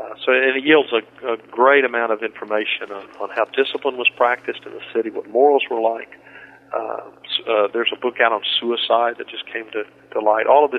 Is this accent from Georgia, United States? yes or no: yes; Georgia, United States; Remember, I'm from Georgia, so those are.